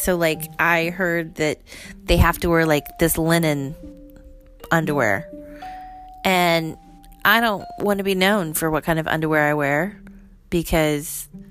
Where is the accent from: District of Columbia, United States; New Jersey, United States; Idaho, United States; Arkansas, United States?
Idaho, United States; I grew up in Idaho where there was a ton of Mormons.